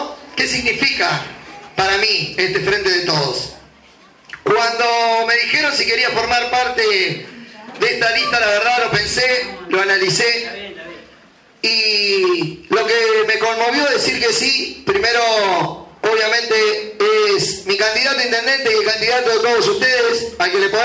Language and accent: Spanish; Rawson, Chubut, Argentina; La verdad, la mayoría me conoce. Soy acá de Rawson.